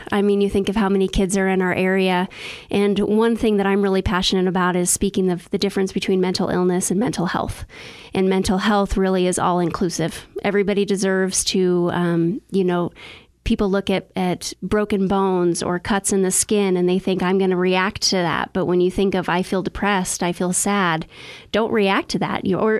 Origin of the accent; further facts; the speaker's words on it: Prescott, Arizona, United States; I was born and raised in Prescott